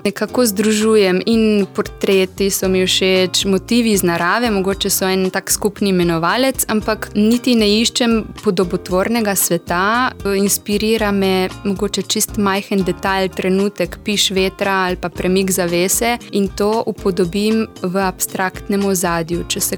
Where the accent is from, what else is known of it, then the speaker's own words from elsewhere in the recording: Ajdovščina, Gorizia, Slovenia; also born or lived in Šempeter pri Novi Gorici; Iz Ajdovščine, prav iz Ajdovščine. Rojena sem pa v Šempetru pri Novi Gorici.